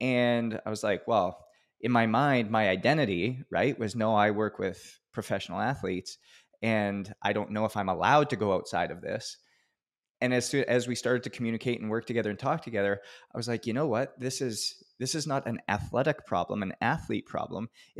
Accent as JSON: {"language": "English", "country": "Canada", "tie": "born or raised there", "said": "I was born and raised in Canada, and I grew up playing hockey just like every other kid"}